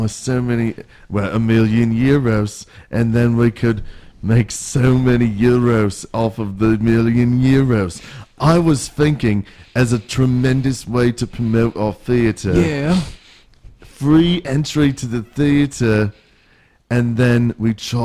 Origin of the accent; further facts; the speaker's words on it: Ottawa, Ontario, Canada; You know, it's really embarrassing because I grew up in Ottawa.